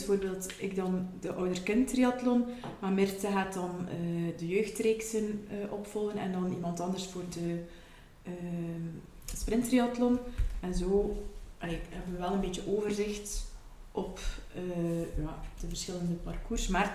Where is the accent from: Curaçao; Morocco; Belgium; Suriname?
Belgium; Boekhoute, East Flanders; ik ben ook wel oorspronkelijk van Boekhouten.